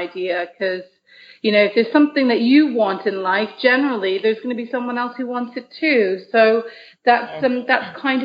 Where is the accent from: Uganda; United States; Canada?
Canada; now in United Kingdom; And I'm originally from Canada.